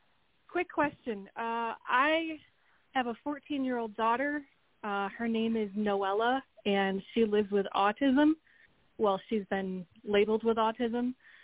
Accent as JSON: {"language": "English", "region": "New York", "country": "United States", "said": "I'm from New York."}